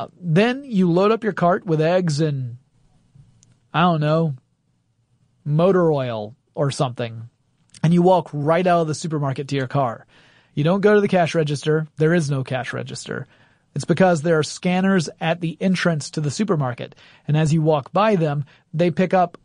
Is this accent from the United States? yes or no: yes; Gainesville, Georgia, United States; whenever I visit my hometown of Gainesville. It's poultry capital of the world